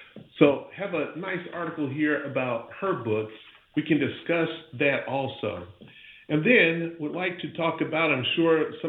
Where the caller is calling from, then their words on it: Pensacola, Florida, United States; I'm calling in from Pensacola, Florida